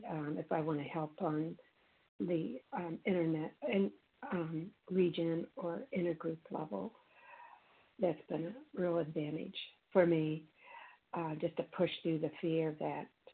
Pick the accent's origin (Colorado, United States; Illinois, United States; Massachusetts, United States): Illinois, United States; Chicago; from Chicago.